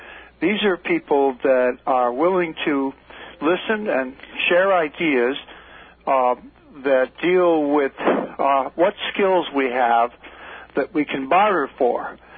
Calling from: Manorville, New York, United States; I'm calling from Manorville.

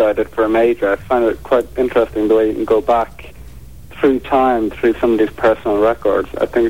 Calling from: London, United Kingdom

